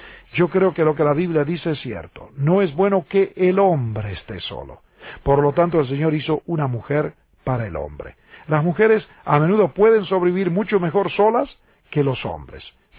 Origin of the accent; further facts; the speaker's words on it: Argentina; moved away as an adult; Yo tuve que salir de Argentina para al fin encontrar la mujer que es mi esposa